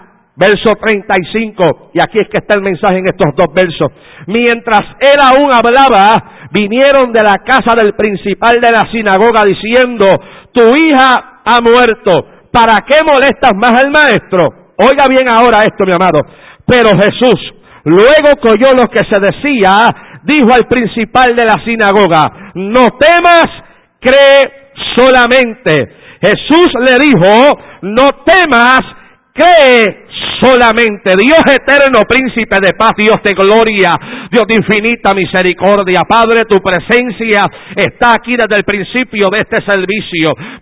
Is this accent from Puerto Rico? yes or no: yes; Vega Baja, Puerto Rico; hay un secreto ahí en Vega Baja, donde yo soy, el pueblo del Señor